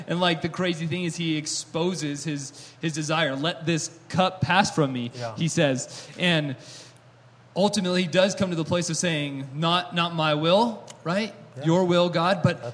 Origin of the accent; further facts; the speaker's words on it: Tahoe, United States; I grew up here in Tahoe